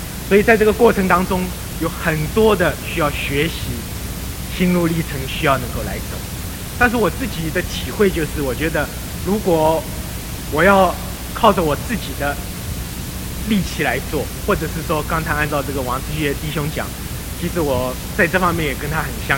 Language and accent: Chinese; China; 我是从大陆来的